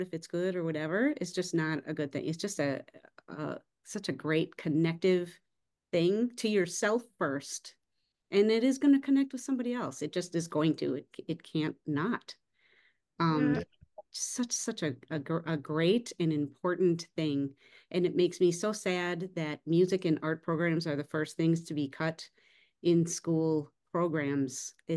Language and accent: English; Wisconsin, United States; also born or lived in Seattle; I just very recently moved back to my hometown in Wisconsin. So I'm not in Seattle anymore.